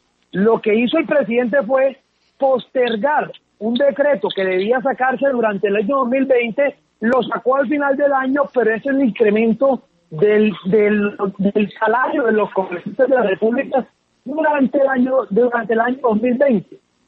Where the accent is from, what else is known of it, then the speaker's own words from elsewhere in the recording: Córdoba, Colombia; yo vengo del departamento de Córdoba, la región Caribe, somos una región y un departamento con grandes desigualdades sociales